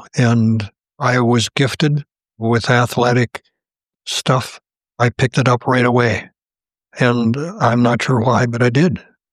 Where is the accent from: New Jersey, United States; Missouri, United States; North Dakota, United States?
North Dakota, United States; Valley City; We grew up in Valley City, and my dad had been in Fingal. He grew up in Fingal, which is east and south of Valley City, 20 miles. My mom grew up in Rogers, which is north and west of Valley City.